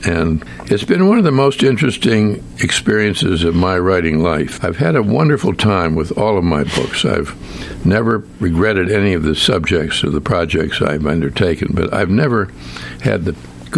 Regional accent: Pittsburgh, Pennsylvania, United States; I grew up in Pittsburgh when one of our neighborhood heroes was … who went to the high school.

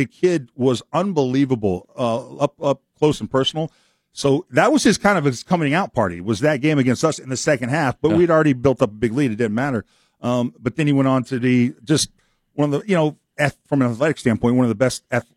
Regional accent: Carlsbad, California, United States; Yeah, just I was from Carlsbad, just a couple hours south of there.

